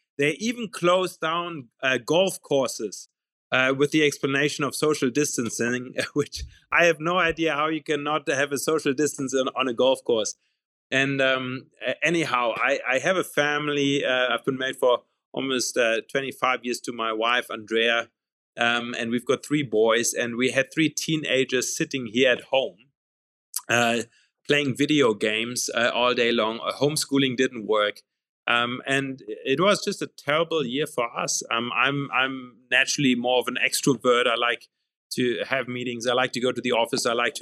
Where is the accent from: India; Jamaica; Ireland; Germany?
Germany; growing up in Germany.